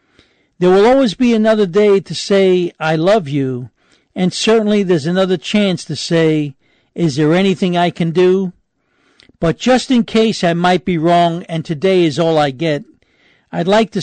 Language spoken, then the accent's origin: English; New York, United States; Growing up in New York, that was a great treat, and my dad did that.